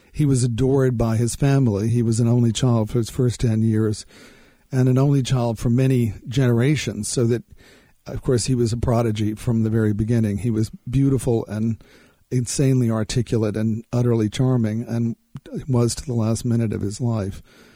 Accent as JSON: {"language": "English", "town": "Rocky Mount", "region": "North Carolina", "country": "United States", "tie": "born or raised there", "said": "I grew up in Rocky Mount, which is 30 miles from Macon, where Reynolds was born"}